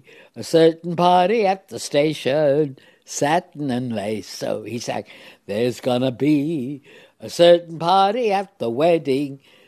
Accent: Leeds, Yorkshire and the Humber, United Kingdom; I lived in Leeds with my mother. I'm a Yorkshire girl, and my parents.

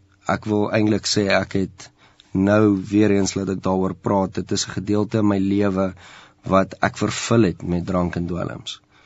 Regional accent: Lydenburg, Mpumalanga, South Africa; born there; ek is ook in Leidenburg gebore

